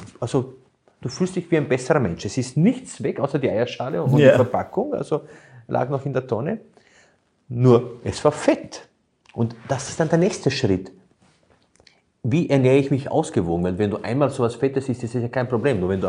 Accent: Burgenland, Austria; Bei uns im Burgenland hat es so Erdäpfelspalten.

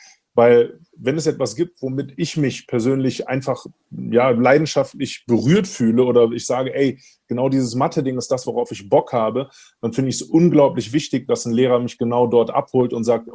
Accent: Hamburg, Germany; also born or lived in Cologne; Ich bin damals in Hamburg geboren worden, bin dann in Hamburg auf eine Schule gekommen bis zur dritten Klasse und dann auch in der vierten Klasse in Köln zur Schule gegangen.

